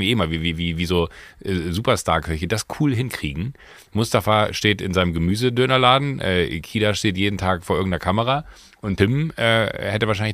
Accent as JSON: {"language": "German", "town": "Waldniel", "region": "North Rhine-Westphalia", "country": "Germany", "tie": "born or raised there", "said": "Wenn du in Waldnil, da wo ich groß geworden bin"}